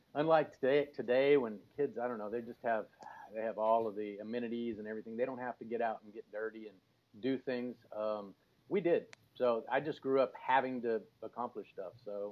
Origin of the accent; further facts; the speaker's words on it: Houston, Texas, United States; also born or lived in Corpus Christi; I'm from Texas. I was born in Houston, raised partially in Houston in Corpus. But at 18, I joined the Coast Guard and just left